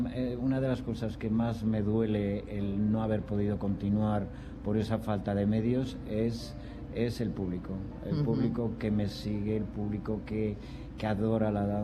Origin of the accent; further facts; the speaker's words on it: Spain; yo quería estar era aquí, en España. Y yo siempre he dicho, prefiero comerme un plato de lentejas en mi país